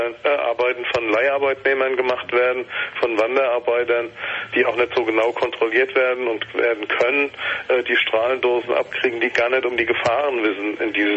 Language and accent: German; Langen, Hesse, Germany; Ich komme aus Langen selbst